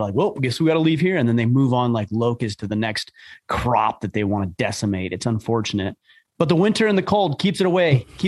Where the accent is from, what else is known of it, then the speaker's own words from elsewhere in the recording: Yorba Linda, California, United States; also born or lived in Anaheim; I grew up in Southern California too.